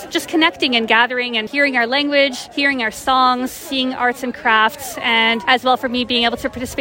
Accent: Alberta, Canada; So I am Indigenous. I'm from … of Michelle First Nation, and it's really impactful to me to be able to come out and celebrate

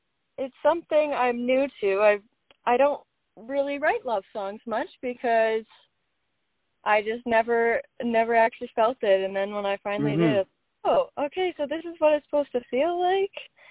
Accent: Carlisle, Saskatchewan, Canada; It's in my hometown of Carlisle, Saskatchewan, with the band.

